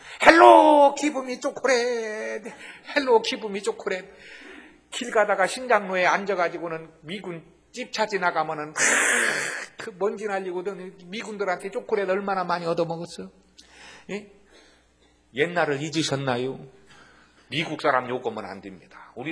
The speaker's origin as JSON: {"language": "Korean", "region": "North Jeolla", "country": "South Korea", "said": "제가 전라북도 사람이거든요. 전라북도에 삼례가 있어."}